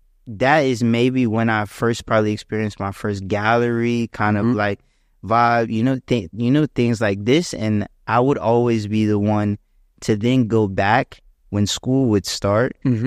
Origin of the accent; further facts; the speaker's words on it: Chuckatuck, Virginia, United States; I grew up in Virginia. Virginia, actually in a really small town called Chuckatuck, you know?